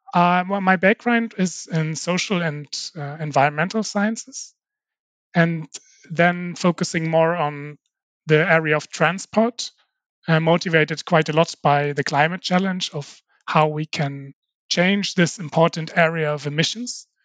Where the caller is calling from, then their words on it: Malmö, Skåne, Sweden; 35 years. I'm joining from Malmö